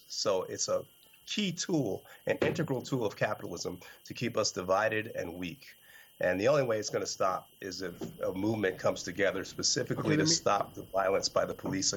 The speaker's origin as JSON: {"language": "English", "region": "New Jersey", "country": "United States", "tie": "born or raised there", "said": "In fact, personally, I'm also from New Jersey. And when I was a youth growing up, that same kind of thing would happen to me multiple times."}